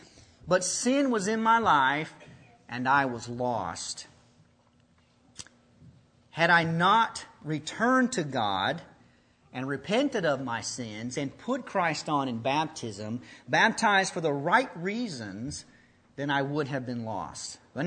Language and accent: English; Texas, United States; The truth is that my father is an elder in the church in my hometown in Texas.